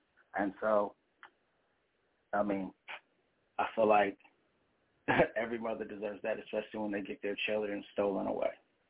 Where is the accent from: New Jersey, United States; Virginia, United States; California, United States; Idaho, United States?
California, United States; San Jose; So I'm from San Jose, California, and we don't get very much love when it comes to hip hop.